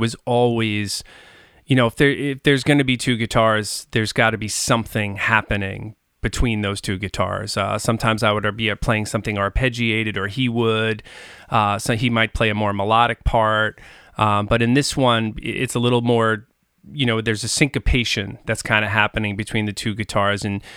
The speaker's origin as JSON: {"language": "English", "region": "New York", "country": "United States", "tie": "born or raised there", "said": "growing up on Long Island, you know, it's kind of like if you grow up in Jersey, it's … If you grow up on Long Island, it's"}